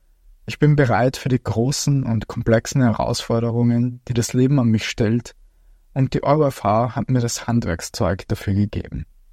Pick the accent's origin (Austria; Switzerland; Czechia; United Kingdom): Austria; Vor allem als Österreicher heute hier zu sprechen, ist eine unglaubliche Ehre für mich.